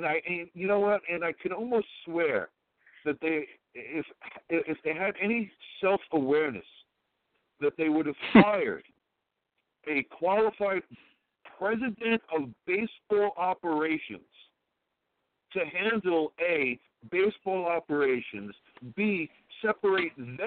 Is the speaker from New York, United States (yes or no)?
yes; Brooklyn, New York, United States; and I guess because I'm from Brooklyn. And, you know, we do kind of wear that, born and bred, you know.